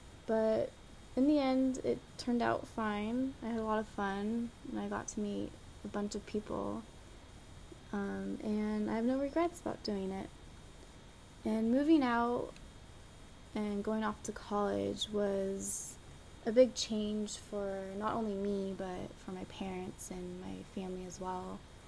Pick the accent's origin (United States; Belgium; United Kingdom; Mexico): United States; Thousand Oaks, California; I am 20 years old. I'm from Thousand Oaks, California. Thousand Oaks is a small suburb about 40 minutes north of Los Angeles. I have lived there for almost 13 years now with my parents and two younger brothers.